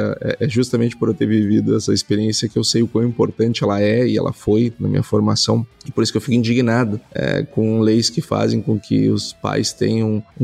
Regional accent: Quaraí, Rio Grande do Sul, Brazil; moved away as an adult; now in Porto Alegre, Brazil; saí de Quaraí cedo, saí, tinha 18 anos, para fazer vestibular, aquela coisa toda. Uma cidade pequena, não tinha estrutura para se desenvolver. E eu fui morar em Porto Alegre

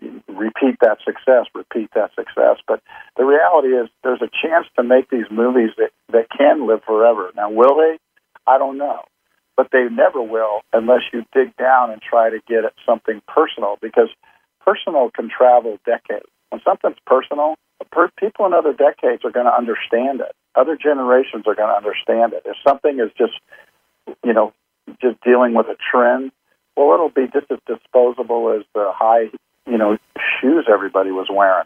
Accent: Compton, California, United States; born there; I was born in Compton, and that story deals with Compton and somewhere in Beverly Hills

